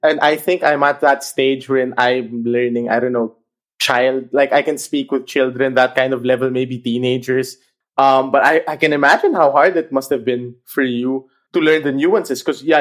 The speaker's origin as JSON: {"language": "English", "country": "Philippines", "tie": "born or raised there", "said": "because I grew up in the Philippines."}